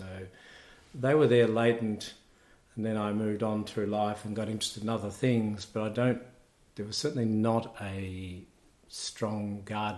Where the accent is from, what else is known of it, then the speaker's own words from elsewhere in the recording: Nhill, Victoria, Australia; born there; also born or lived in Wangaratta / Euroa; I was born in Nil, so that's in the Mallee of Victoria, and that's on the 17th of June 1960, but only spent a couple of years there.